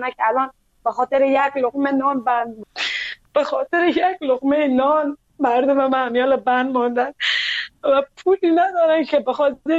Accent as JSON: {"language": "Persian", "country": "Afghanistan", "lives_now": "Iran", "said": "گفتم از افغانستان هستم."}